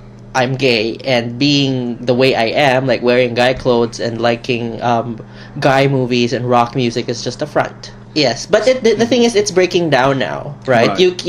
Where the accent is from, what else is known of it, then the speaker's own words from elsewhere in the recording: Philippines; now in Canada; I'm Filipino, grew up in the Philippines, mixed heritage. Japanese, Chinese, Spanish, American, and Filipino.